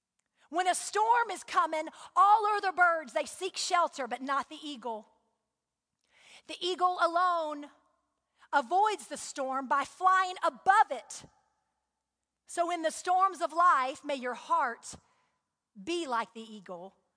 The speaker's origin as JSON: {"language": "English", "town": "Huntsville", "region": "Alabama", "country": "United States", "tie": "born or raised there", "said": "I grew up in Huntsville, Alabama."}